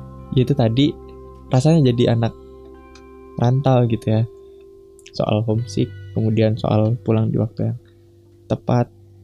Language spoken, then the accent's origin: Indonesian; Sumatra, Indonesia; now in Yogyakarta, Indonesia; gue udah merantau lebih jauh gitu. Gue ada di Jogja sekarang dan gue aslinya dari Sumatera gitu.